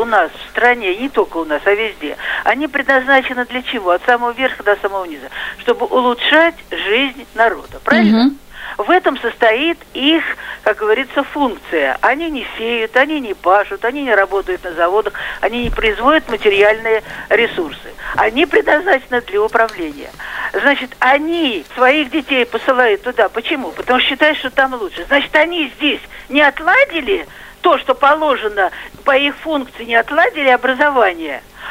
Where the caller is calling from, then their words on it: Oryol, Oryol Oblast, Russia; Я из Орла.